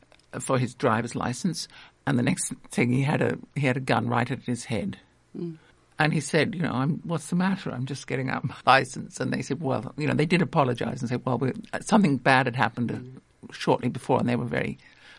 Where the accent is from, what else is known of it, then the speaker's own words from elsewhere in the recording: England, United Kingdom; because I'm originally from England, where, as you know, cops don't, as a normal run of things, carry guns.